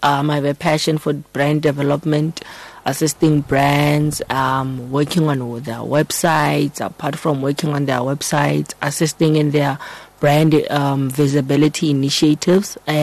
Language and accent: English; Pretoria, Gauteng, South Africa; I come from Pretoria. I grew up in Pretoria. I think I arrived in Pretoria in the year 2000. Grew up here, basically.